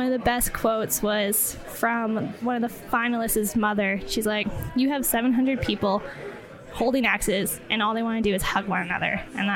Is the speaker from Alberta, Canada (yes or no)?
no; Ontario, Canada; I'm from Ontario, where we've been established.